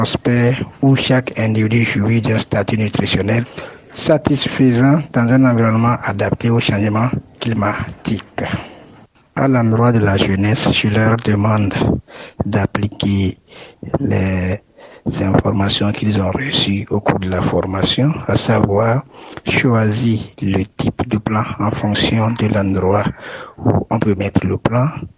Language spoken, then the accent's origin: French; Ouaké, Donga, Benin; Je suis béninois, originaire de la commune de Waké.